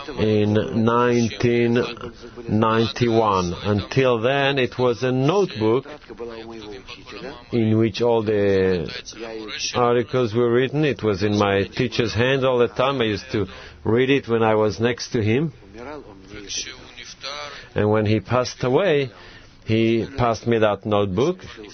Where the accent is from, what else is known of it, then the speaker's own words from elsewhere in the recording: Moscow, Russia; from Moscow.